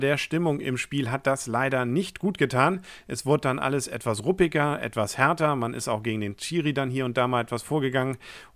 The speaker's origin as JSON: {"language": "German", "town": "Kiel", "region": "Schleswig-Holstein", "country": "Germany", "said": "Was macht man als Kieler sonst, wenn so ein scheiß Wetter ist?"}